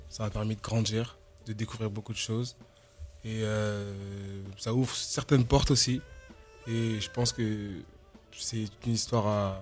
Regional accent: France; born there; Je suis né ici en France.

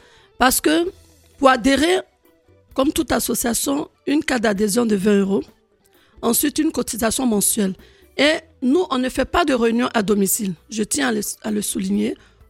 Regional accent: Abidjan, Côte d’Ivoire; Comme on dit chez nous à Abidjan, soyez dans nos reins.

